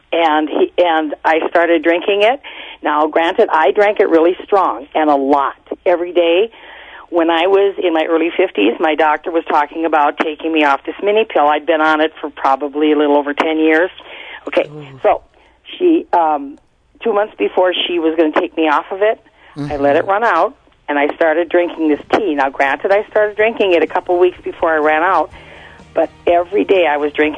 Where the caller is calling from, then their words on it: Bismarck, North Dakota, United States; I'm from Bismarck, North Dakota. Thank you so much for taking my call.